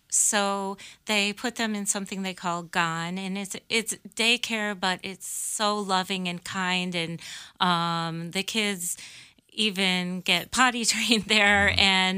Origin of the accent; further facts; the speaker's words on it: Michigan, United States; I'm from Michigan.